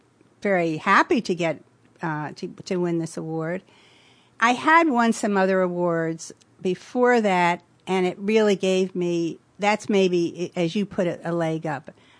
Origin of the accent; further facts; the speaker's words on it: New Jersey, United States; moved away as an adult; also born or lived in Woodstock, New York; now in Sarasota, United States; Well, I was born in New Jersey, and I guess I could say I was raised there.